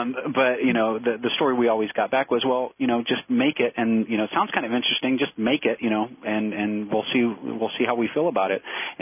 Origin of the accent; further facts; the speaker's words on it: Colorado, United States; Both of us grown up, I was from Colorado, he was from Chicago